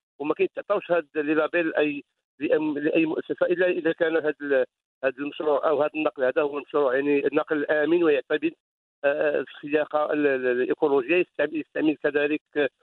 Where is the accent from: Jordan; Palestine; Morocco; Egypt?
Morocco; عندنا في المغرب